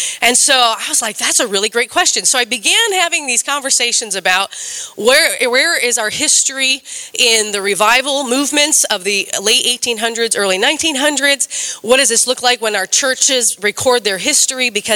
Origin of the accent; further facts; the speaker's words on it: Ohio, United States; I grew up in Northeast Ohio where the diversity factor there was that we lived amongst Amish.